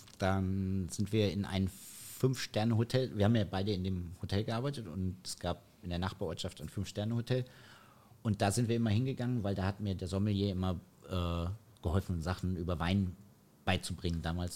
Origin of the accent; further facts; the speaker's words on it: North Rhine-Westphalia, Germany; Ich komme aus Nordrhein-Westfalen und da ist das einfach der Manta-Teller.